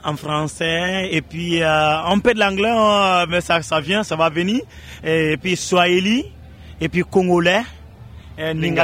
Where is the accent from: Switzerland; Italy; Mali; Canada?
Mali; Je viens de Mali.